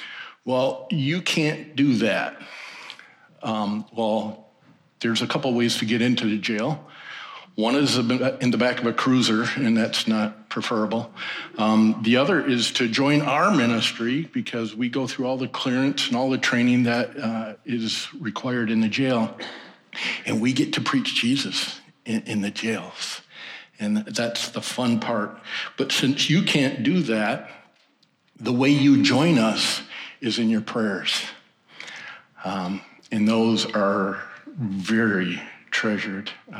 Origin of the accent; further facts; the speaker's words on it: Michigan, United States; also born or lived in Pontiac / Benton Harbor / Kansas; I am originally from Ottawa County, grew up here, graduated from Allendale High School, but I've been gone for 35 years.